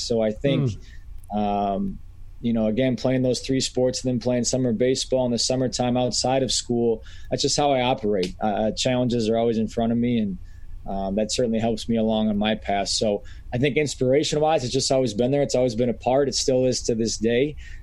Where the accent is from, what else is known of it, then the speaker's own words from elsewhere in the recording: Plymouth, Michigan, United States; Born and raised in Metro Detroit, Michigan, a west side suburb called Plymouth, about 30 minutes west of Detroit.